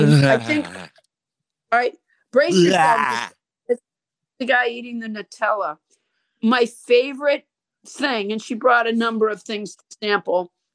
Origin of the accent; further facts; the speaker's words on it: Massachusetts, United States; But eventually I liked it because I'm from Massachusetts.